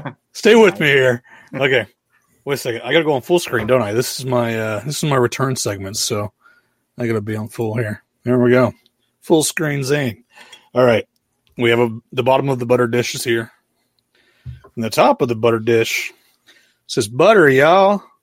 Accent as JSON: {"language": "English", "town": "Golconda", "region": "Illinois", "country": "United States", "tie": "born or raised there", "said": "that little yodeling kid from Walmart, actually is from my hometown"}